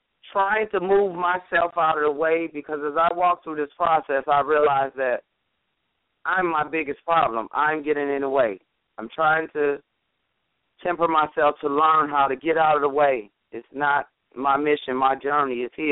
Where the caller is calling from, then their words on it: Detroit, Michigan, United States; From Detroit.